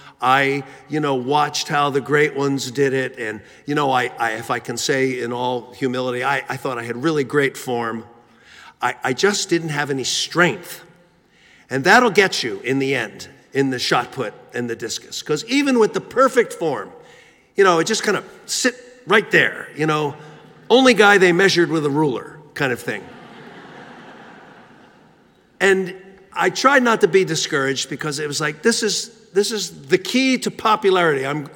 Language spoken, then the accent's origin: English; Philadelphia, Pennsylvania, United States; Where I grew up in Philadelphia, all the peers seemed to be very drawn to athletics